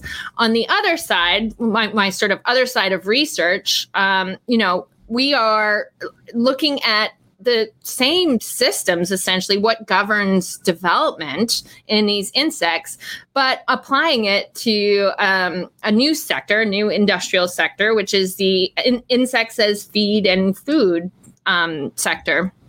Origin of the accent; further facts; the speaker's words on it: Eastern Canada, Canada; I grew up in a small city in Eastern Canada.